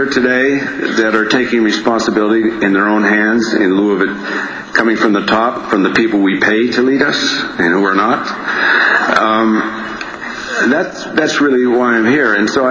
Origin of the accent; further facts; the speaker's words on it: Los Angeles, California, United States; I grew up in Los Angeles at a time when Los Angeles hadn't hit the high development phase